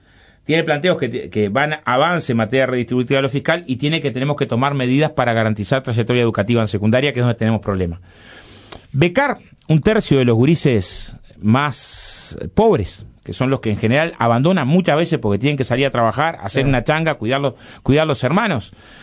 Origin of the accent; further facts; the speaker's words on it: Villa Felicidad, Uruguay; born there; nací en Villa Felicidad y tenía que hacer 5 kilómetros a pie hasta el liceo porque no teníamos boleto estudiantil.